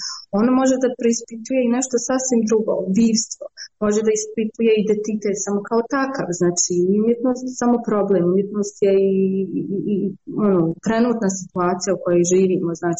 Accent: Bosnia & Herzegovina; moved away; sam otišla iz Bosne nekako, ali sam se uvijek i vraćala malo pomalo

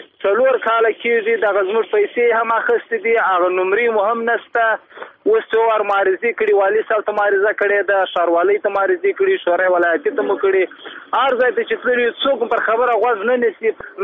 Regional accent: Muqur, Badghis, Afghanistan; زه خپل د بادغیس ولایت د مقر د ولسوالۍ یم

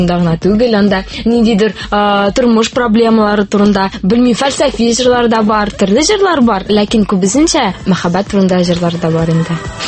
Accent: Kazan, Tatarstan, Russia; born there; Мин Казанда тудым.

